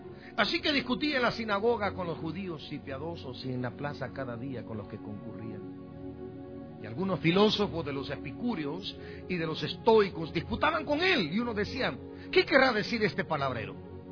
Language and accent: Spanish; Chimaltenango, Guatemala; Había un gobernador, allá en mi pueblo, en Guatemala.